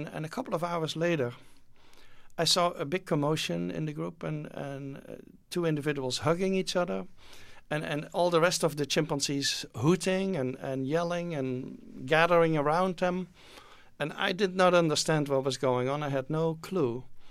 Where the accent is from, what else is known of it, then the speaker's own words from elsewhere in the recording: Netherlands; Well, I'm from the Netherlands.